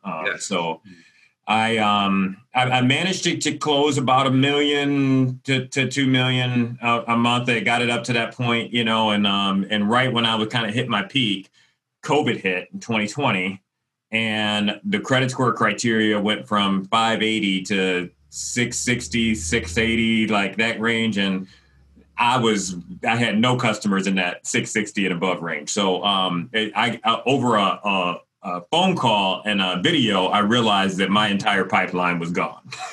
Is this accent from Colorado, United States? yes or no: no; Detroit, Michigan, United States; moved away as an adult; And just real quick, I was born and raised in Detroit.